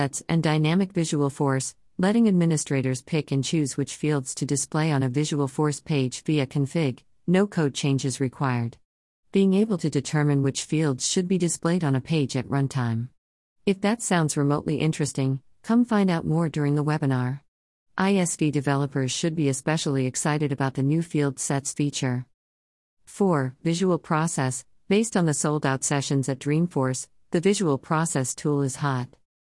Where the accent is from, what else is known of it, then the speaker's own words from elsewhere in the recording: San Francisco, California, United States; including my hometown of San Francisco